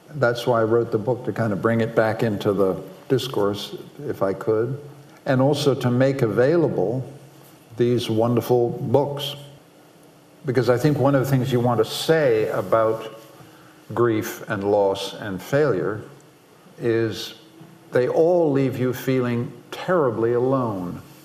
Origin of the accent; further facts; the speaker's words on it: Canada; in a little hillside in Quebec, I'm Canadian